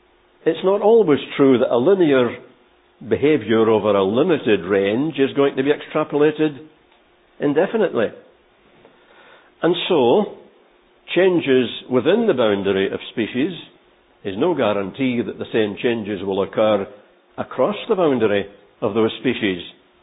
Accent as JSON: {"language": "English", "region": "Scotland", "country": "United Kingdom", "accent": "Scottish", "said": "maybe you're not accustomed to my Scottish accent yet, but you all get used to it, I promise you. Think how I've got to cope with all these English accents I've never heard before."}